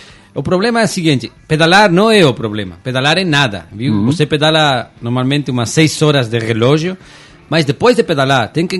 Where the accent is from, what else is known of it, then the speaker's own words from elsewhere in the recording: Spain; Portuguese is a second language; eu sou espanhol, estou viajando o mundo de bicicleta.